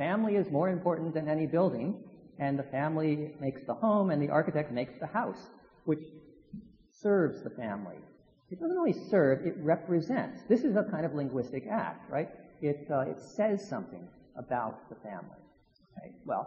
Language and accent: English; Connecticut, United States; I grew up in Connecticut, and my aunt and uncle lived next to the Connecticut River.